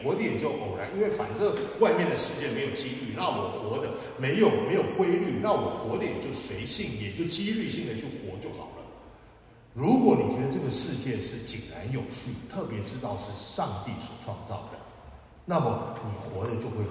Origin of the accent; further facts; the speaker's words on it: China; 但是我们中国人总是觉得不太够人情味